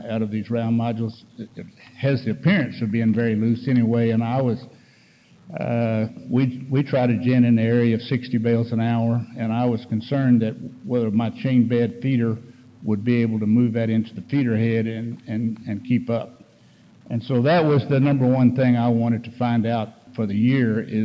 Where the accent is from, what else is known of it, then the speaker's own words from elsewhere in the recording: Edroy, Texas, United States; Like I said, I'm from Edroy, right outside of Corpus Christi